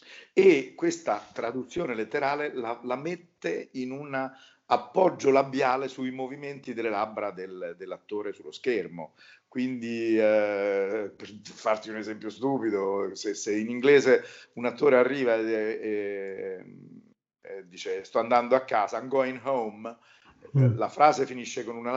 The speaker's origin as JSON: {"language": "Italian", "region": "Lazio", "country": "Italy", "accent": "Roman", "said": "io stesso ho un accento romano che devo mitigare quando poi doppio"}